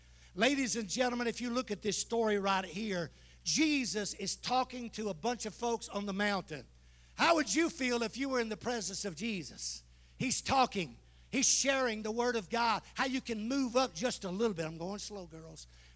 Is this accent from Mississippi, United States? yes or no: yes; Mississippi, United States; Being born and raised in Mississippi, we have a lot of questions about the Bible.